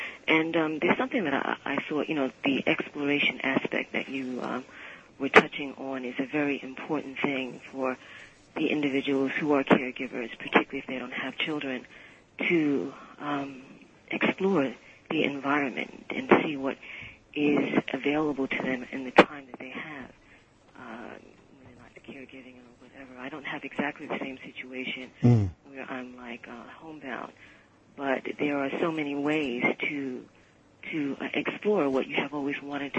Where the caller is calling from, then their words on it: Brooklyn, New York, United States; From Brooklyn.